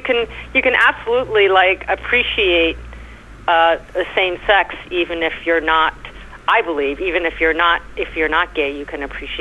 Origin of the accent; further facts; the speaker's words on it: New York, United States; accent: New York; You love my accent, my New York accent, my